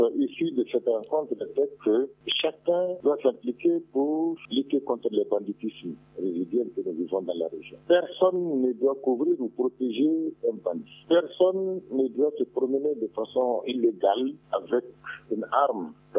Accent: Mali; Chez nous, au Mali et dans toutes les communautés humaines

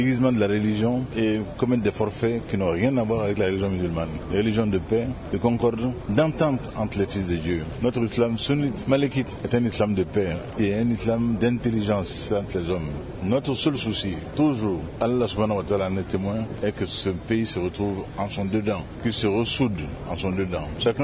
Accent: Mali; Chez nous au Mali

